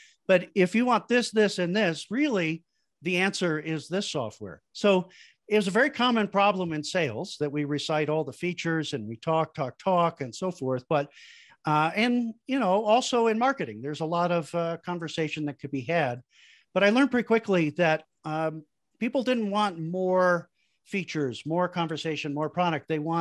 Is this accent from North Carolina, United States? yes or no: no; Chicago, Illinois, United States; I'm from Chicago, Park knows that. And I came back from college at the University of Iowa looking for a real job.